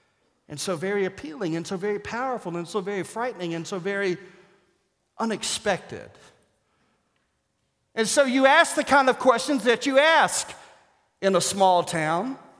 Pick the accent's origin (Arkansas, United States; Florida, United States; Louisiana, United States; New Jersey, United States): Arkansas, United States; In my hometown, it was outside my hometown, it was Pinewood, where the annual possum trot and the clogging festival happened.